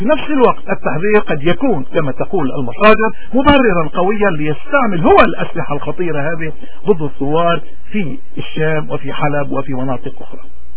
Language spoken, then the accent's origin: Arabic; Lebanon; اذا نحن كلبنانيين اكثر ناس نحن معنيين بهذا الامر